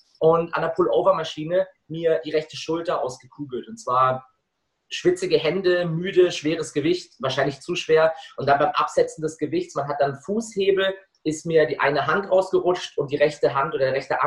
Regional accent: Freiburg, Baden-Württemberg, Germany; bin eben nach Freiburg zurückgezogen in meine Heimatstadt, wo ich jetzt auch wohne

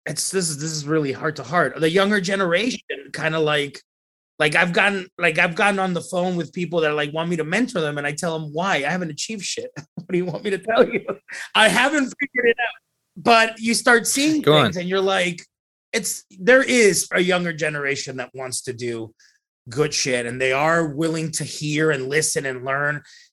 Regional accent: Laredo, Texas, United States; a kid from fucking the south of Texas was doing that because I'm from Laredo.

